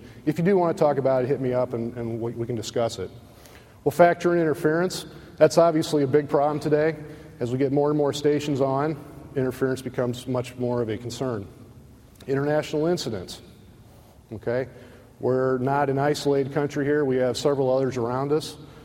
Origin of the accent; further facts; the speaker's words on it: Peoria, Illinois, United States; now in Canton, United States; As you know, I'm from the Peoria area. I've moved to Canton, Illinois, which is about 30 miles southwest of Peoria.